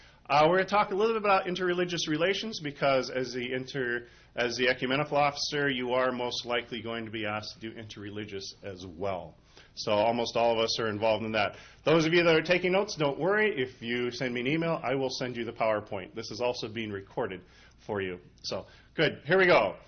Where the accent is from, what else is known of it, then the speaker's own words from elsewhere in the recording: Anchorage, Alaska, United States; As Paul said, yes, I am from Anchorage, Alaska, and in Alaska, you can see Russia from there.